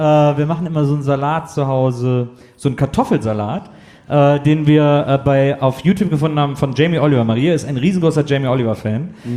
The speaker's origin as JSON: {"language": "German", "country": "Ireland", "second_language": "German", "said": "Ich würde als Ire ja. würde ich jetzt nicht im kulinarischen Glashaus Steine schmeißen."}